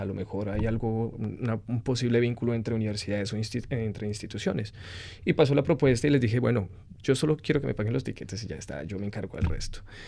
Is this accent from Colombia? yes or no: yes; Colombia; moved away; siempre he querido mi tierra, me ha gustado mucho mi tierra, pero acá la extraño más, la añoro más.